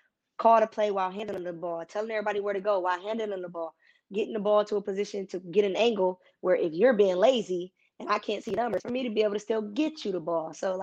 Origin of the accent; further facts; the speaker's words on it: Cleveland, Ohio, United States; I grew up in a setting, you know, I'm from Cleveland, Ohio, inner city Cleveland, where you had to be tough.